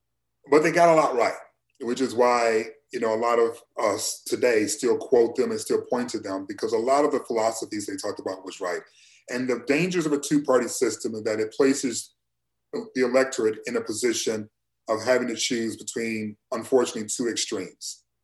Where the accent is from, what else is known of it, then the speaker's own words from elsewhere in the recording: Detroit, Michigan, United States; but growing up in Detroit specifically, very differently. But as a kid, you know, I didn't know we were poor.